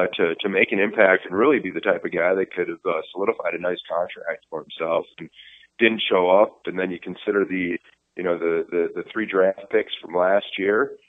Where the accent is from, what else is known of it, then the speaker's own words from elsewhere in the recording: Wisconsin, United States; born there; also born or lived in Miami; And since I was born in Wisconsin, I watch a lot of Big Ten football. I did live in Miami for a while, so I'm a Canes fan